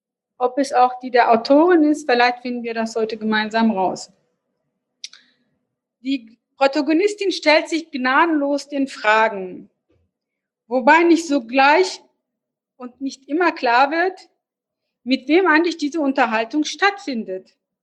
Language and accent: German; Hanover, Lower Saxony, Germany; als Hannoveranerin